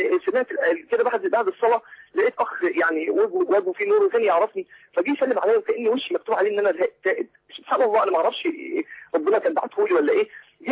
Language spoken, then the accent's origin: Arabic; Saudi Arabia; كنت متربى انا وانا صغير كنت في السعوديه